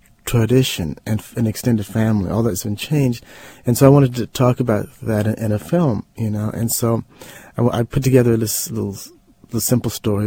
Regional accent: Los Angeles, California, United States; we're all from the South, from Mississippi, and the community I grew up in was Southern in culture in many ways.

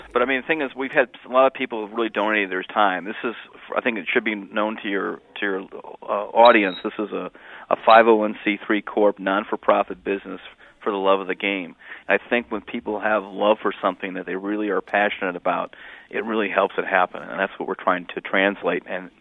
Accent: Glen Ellyn, Illinois, United States; that's sort of my upbringing as a West Suburban kid listening to Jack Brickhouse on Channel 9

